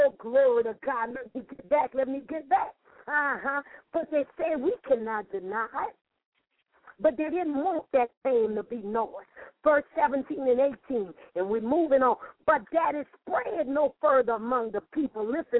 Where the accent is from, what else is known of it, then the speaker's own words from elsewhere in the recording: New Orleans, Louisiana, United States; I'm from New Orleans. I don't have great diction.